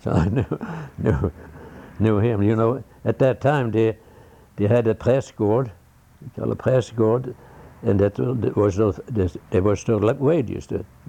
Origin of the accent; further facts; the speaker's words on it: Sweden; English is a second language; moved away; He knew I was came from Sweden, you know.